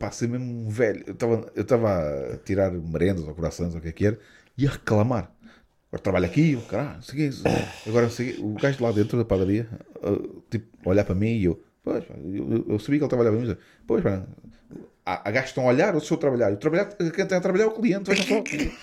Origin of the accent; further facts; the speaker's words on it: Portugal; Nós somos portugueses, somos bué acomodados.